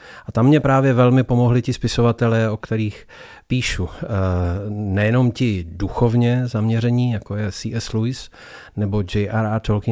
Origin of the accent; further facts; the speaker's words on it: Jičín, Hradec Králové Region, Czechia; also born or lived in Prague; Já pocházím z Prahy, ale většinu dětství a mládí jsem prožil v Jičíně ve východních Čechách.